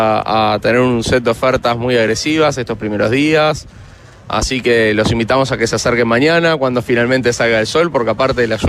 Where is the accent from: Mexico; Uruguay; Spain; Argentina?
Uruguay; Uruguay es bastante grande, pero somos chiquitos y nos conocemos todos.